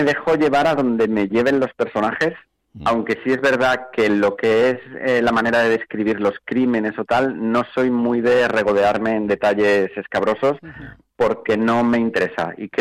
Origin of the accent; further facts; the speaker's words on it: Majadahonda, Community of Madrid, Spain; De Majadahonda. Mi infancia fue en Majadahonda hasta los 18 años y toda mi niñez y todos los recuerdos que yo tengo de donde crecí fue en Majadahonda